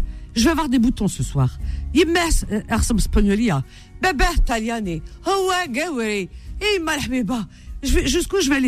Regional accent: France; On aime la France parce qu'on est français.

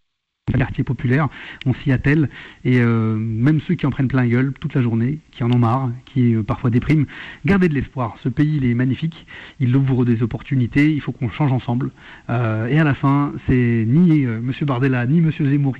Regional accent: France; born there; Omar Sy, moi, vous, probablement, on est nés en France. On est des Français, indéfectiblement

